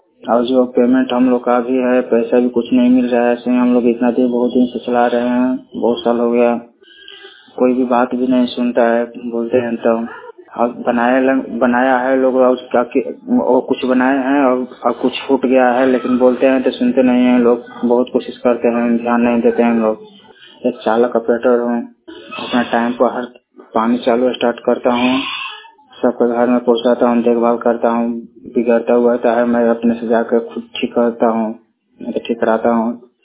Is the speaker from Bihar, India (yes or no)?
yes; Bihar, India; मैं बिहार का रहने वाला हूँ। हमारा जिला घर है संदेश थाना रामा सात पंचायत है।